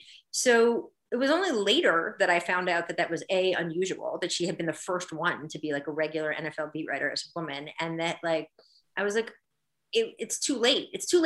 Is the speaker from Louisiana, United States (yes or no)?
no; Washington, District of Columbia, United States; I grew up in Washington, D.C. and I wanted to be, I read All the President's Men like 8 times.